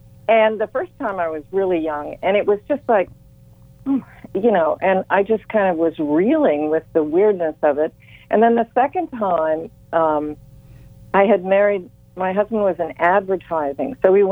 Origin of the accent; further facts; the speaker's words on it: Akron, Ohio, United States; also born or lived in New York, United States; Well, I'm from Akron, Ohio, originally, and then I have had two stints in New York